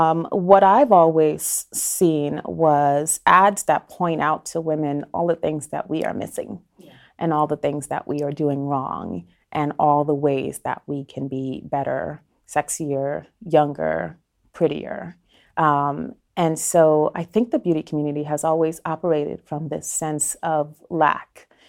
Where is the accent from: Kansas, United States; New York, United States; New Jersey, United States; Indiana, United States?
New York, United States; Brooklyn; born there; So I was born in Brooklyn, but my family is from Guyana, South America.